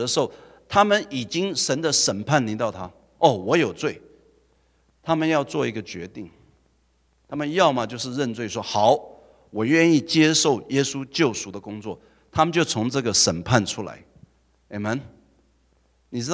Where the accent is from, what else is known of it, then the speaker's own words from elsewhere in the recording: Taiwan; 我从台湾来了，